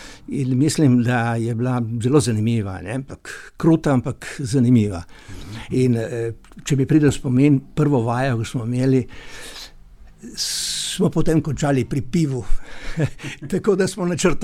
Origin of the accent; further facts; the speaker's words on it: Littoral, Slovenia; Absolutno, mi smo Primorci, naši ej, široki in tako naprej, in potem italijanske te ali pa, ne